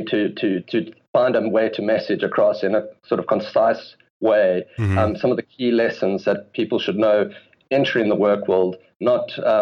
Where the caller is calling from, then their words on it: London, United Kingdom; I'm currently based in London.